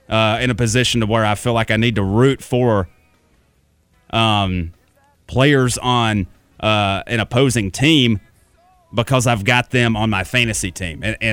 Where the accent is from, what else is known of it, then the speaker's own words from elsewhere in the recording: Georgia, United States; I grew up in Georgia. I'm an Atlanta sports fan.